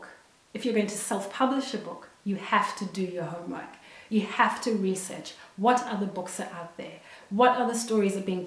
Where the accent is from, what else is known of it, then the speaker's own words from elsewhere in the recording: Zimbabwe; now in Australia; because I'm Zimbabwean and I'm Australian and I live in Australia and I hadn't been seeing a lot of books by people like me.